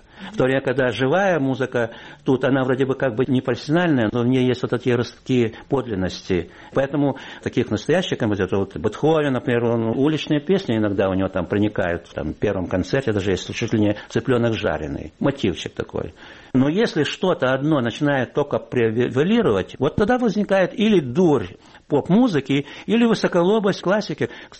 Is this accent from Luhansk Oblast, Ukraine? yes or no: no; Kyiv, Ukraine; Я днепровский. Дело в том, что все детство тут, я на Сеном базаре жил, яры вот такие, сразу раз, выходишь там, Днепр.